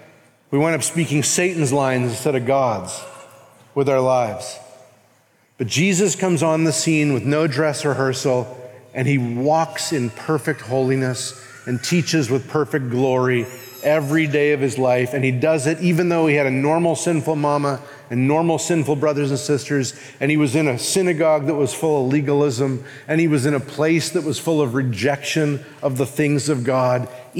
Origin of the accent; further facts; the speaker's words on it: Winnipeg, Manitoba, Canada; born there; If I told you mine, I was born in Winnipeg, my parents got divorced, you know, on and on.